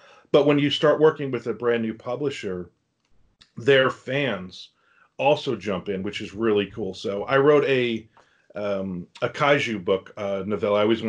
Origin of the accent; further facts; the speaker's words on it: New Jersey, United States; I guess kind of the joke that I always say is I grew up in New Jersey. My dad's Italian